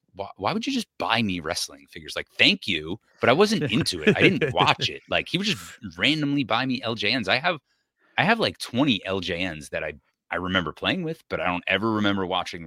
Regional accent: New York, United States; you know, I grew up in Westchester, so a lot of people have heard of the Westchester County Center.

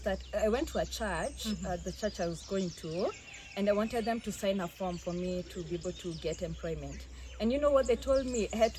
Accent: Kenya; I'm Kenyan, Kikuyu, from the Kikuyu tribe.

